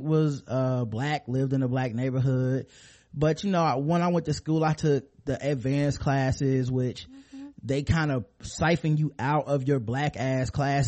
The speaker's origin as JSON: {"language": "English", "region": "the South", "country": "United States", "tie": "born or raised there", "said": "growing up in the South, with listening to that type of hip hop"}